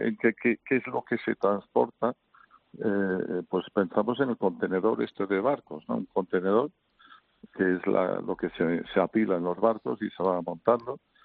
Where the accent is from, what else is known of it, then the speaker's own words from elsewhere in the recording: United Kingdom; Spanish is a second language; now in Spain; yo soy británico, pero llevo aquí toda la vida, así que no...